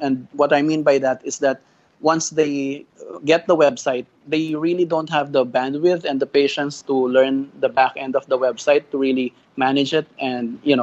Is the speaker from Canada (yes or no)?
no; Philippines; And now, even in my hometown, which is outside of Metro Manila, the local service providers are getting into the action.